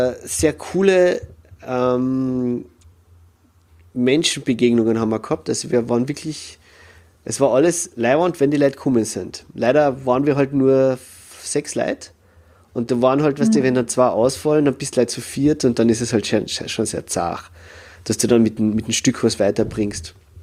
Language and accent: German; Carinthia, Austria; now in Vienna, Austria; ich bin 36 Jahre alt und ich bin Kärntner, der in Wien als Sonderschullehrer arbeitet.